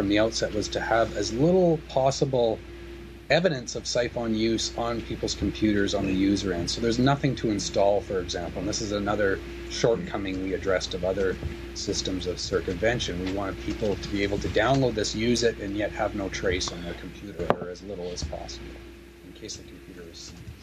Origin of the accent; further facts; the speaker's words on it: Canada; the basic human rights that I, as a Canadian, enjoy